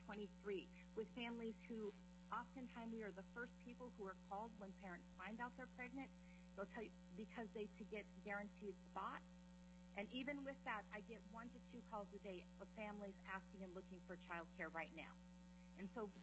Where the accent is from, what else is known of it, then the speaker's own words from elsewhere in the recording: Anchorage, Alaska, United States; I'm from Anchorage and the Executive Director of Hillcrest Children's Center